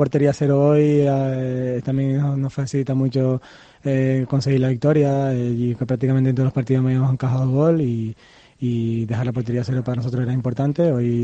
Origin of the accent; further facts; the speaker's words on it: Santa Cruz de Tenerife, Canary Islands, Spain; Los dos somos chicharreros